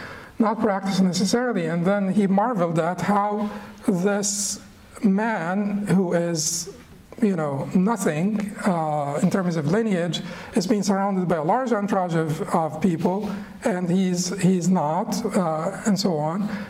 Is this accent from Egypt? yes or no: yes; Egypt; But I'm from Egypt.